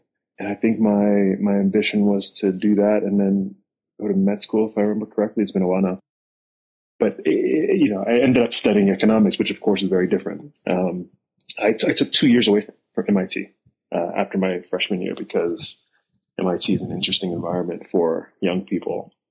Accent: Washington, District of Columbia, United States; So that's where I was born, along with my siblings. Born and raised in Washington, D.C.

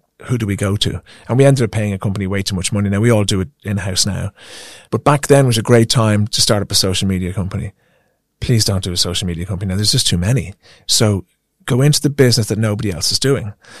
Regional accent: Ireland; even though we're Irish, we're great in a pub or a restaurant

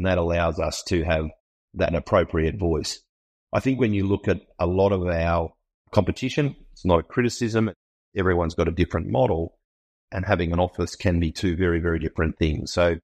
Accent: Essendon, Victoria, Australia; born there; I was born in Essendon in Victoria, and I'm an Essendon supporter.

